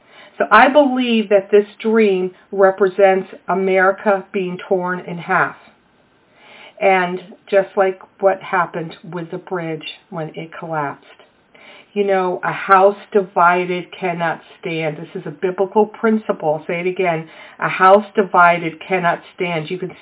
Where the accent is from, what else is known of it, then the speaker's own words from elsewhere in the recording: Baltimore, Maryland, United States; I grew up in North Baltimore. It is my home from when I was young.